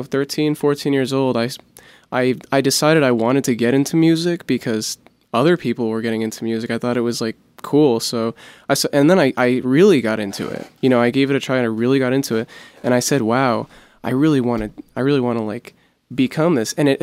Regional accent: Florida, United States; also born or lived in Hollywood / Dallas; I was born in Hollywood, but I've lived most of my life in South Florida, and I lived briefly for a couple months in Dallas with my mom.

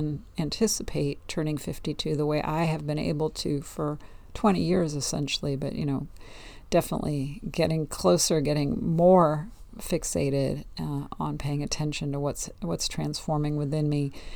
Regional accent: California, United States; I moved down here. I'm from the Northern California. I moved to Southern California. Now I'm moving back, but not where I was 13 years ago.

